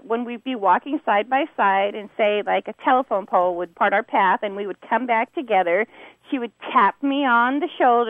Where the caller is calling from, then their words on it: San Diego, California, United States; I'm calling from Lakeside area of San Diego, California.